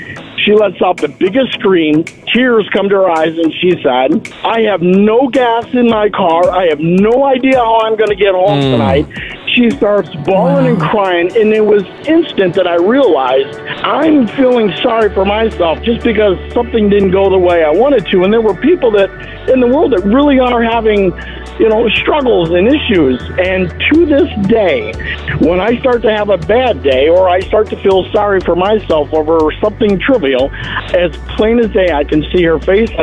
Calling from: Michigan, United States; Central Michigan. The freezing tundra of Central Michigan.

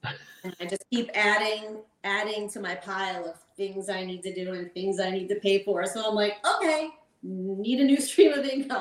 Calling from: Freehold, New Jersey, United States; I'm calling in from Freehold, New Jersey.

